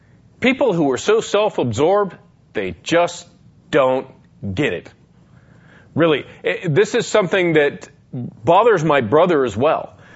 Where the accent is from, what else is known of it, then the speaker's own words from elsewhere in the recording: Las Vegas, Nevada, United States; For my entire life growing up in Las Vegas, Valley Hospital was a place to go.